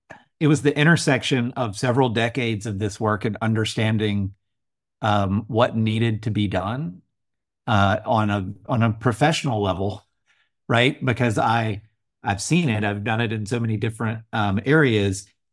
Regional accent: Alabama, United States; in my home state of Alabama, we hired lobbyists

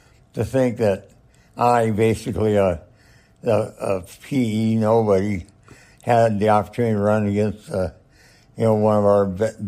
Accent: Nebraska, United States; born there; also born or lived in Kansas; I was born in Nebraska, and I like everything about it. And when we lived out of state, I missed it sorely.

